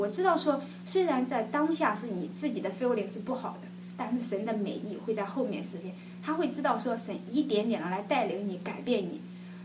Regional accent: Shandong, China; 我常常觉得我是山东人

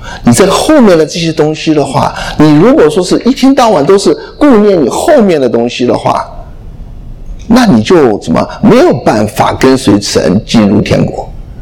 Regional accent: China; 以孝为先的，对不对？我们中国人都是这样子讲的，孝敬父母。

